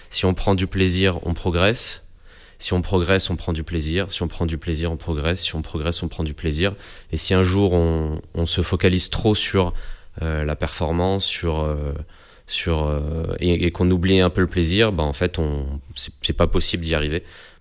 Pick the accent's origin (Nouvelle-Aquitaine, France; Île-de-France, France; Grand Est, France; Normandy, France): Île-de-France, France; Ivry-sur-Seine; j'ai grandi à Ivry, je suis né à Ivry, voilà, ma famille est ivrienne depuis très longtemps